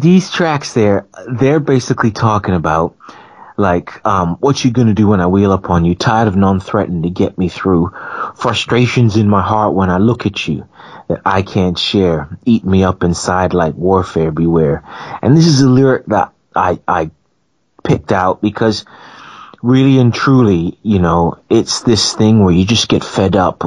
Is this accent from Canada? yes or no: yes; Canada; now in United Kingdom; I was raised in Canada, and if you went to a restaurant and you were served cold food, you would say, hey, man, my food is cold.